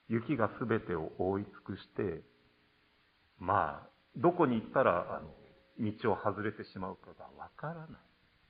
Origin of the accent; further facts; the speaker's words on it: Shizuoka, Japan; also born or lived in Akita; now in Omagari, Japan; 私この静岡出身ではありますけれども、静岡を離れた後半分以上の年月を雪国で過ごしてまいりました。で、特に今、まあ、未だ住んでいる大曲は秋田の中でも豪雪地帯の一つだと言われているところであり